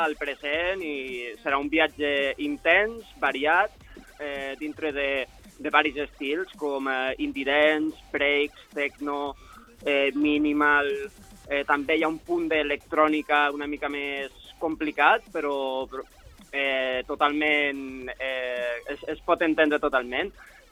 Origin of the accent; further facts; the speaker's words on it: Andorra; com a andorrà